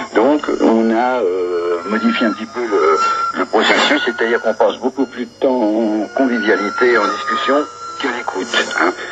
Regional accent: France; je pense que chez nous en France, ils peuvent être dans les villes et qu'en campagne

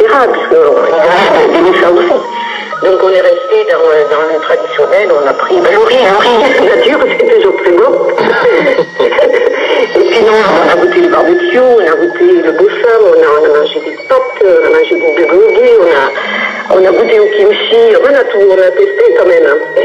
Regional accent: France; sont comme chez nous en France, hein.

